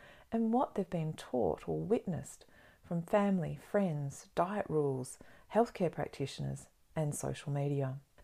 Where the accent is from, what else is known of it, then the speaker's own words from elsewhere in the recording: Australia; And as an Australian dietitian and mindfulness practitioner